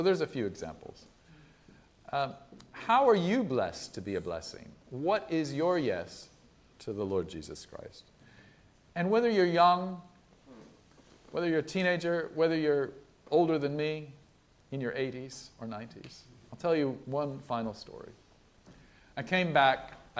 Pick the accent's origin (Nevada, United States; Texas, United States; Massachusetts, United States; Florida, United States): Florida, United States; But now I was back home in where I grew up. I grew up in Florida